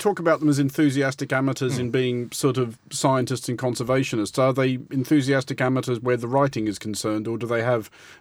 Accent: Australia; I grew up in Australia

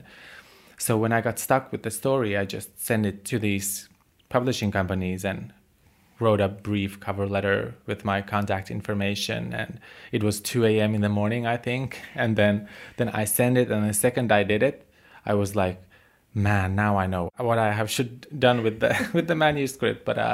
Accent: Finland; also born or lived in Kosovo; And my family fled there in 92, and then we moved to Finland. So I grew up in Finland and attended Finnish schools. So I was so young that I don't have any memories of life before Finland.

